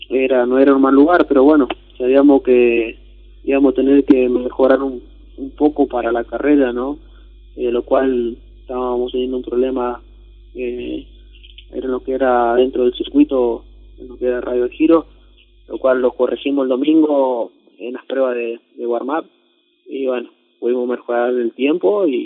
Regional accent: Chaco, Argentina; toda la gente a quien represento, así a mi pueblo, a mi Chaco, se sienta orgulloso

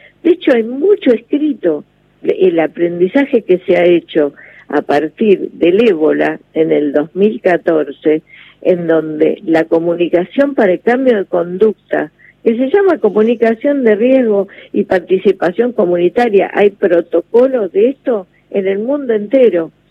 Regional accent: Argentina; como ciudadana argentina

